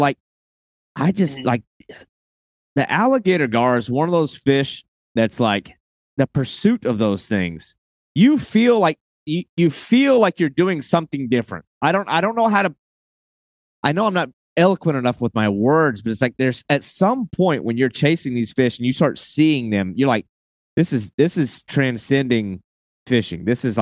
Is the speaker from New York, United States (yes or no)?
no; Florida, United States; being that I'm from Florida